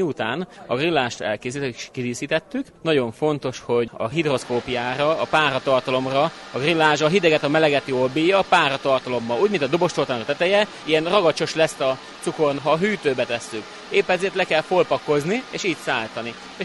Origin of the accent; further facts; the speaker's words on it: Hungary; de mi magyarok vagyunk